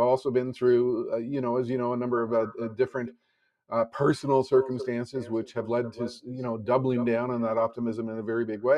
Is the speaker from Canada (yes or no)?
yes; Canada; I'm Canadian.